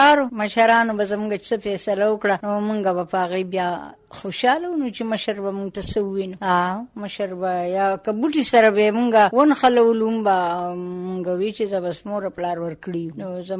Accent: Shah Dheri, Khyber Pakhtunkhwa, Pakistan; زه د سوات اوسېدونکی یم د شاه ډېرې د کلي

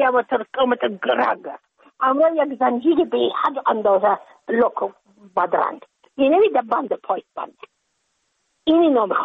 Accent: Afghanistan; moved away as an adult; now in United States; از اینکه من که از افغانستان بقیه آمدم من اون سال بودم 28 ساله،

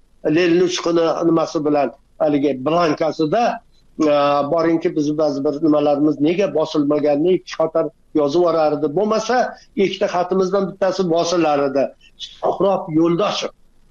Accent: Jizzakh, Jizzakh Region, Uzbekistan; Jizzaxdan. Men Jizzaxdan. Endi Ko'rpasoyda tug'ilib, Ko'rpasoy yoppasiga ko'chirma bo'lgan, tog'larni hammasi majburiy cho'llarga ko'chgan, biz ham ko'chib kelganmiz, yana qaytib ko'chib borganmiz. Bu 50-60 yillar to'palang davri bo'lgan.

